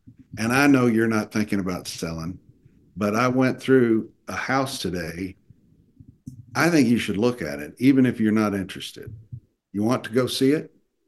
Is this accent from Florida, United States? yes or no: no; Dallas, Texas, United States; I grew up in Dallas. I had lots of contacts. I just did. I just did. So I just knew lots of people in Dallas on all different levels